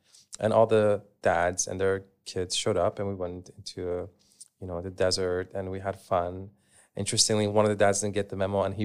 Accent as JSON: {"language": "English", "country": "Canada", "tie": "born or raised there", "said": "I grew up in Canada, and growing up, I would go camping with my family."}